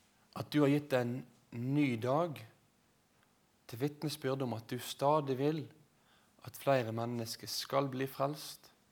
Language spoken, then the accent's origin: Norwegian; Øygarden, Vestland, Norway; moved away; og vi bor rett her nede i gata. Egentlig kommer jeg fra Øygarden, så det er rett nordvest for Bergen, men jeg har nå de siste 9 årene holdt til her nord.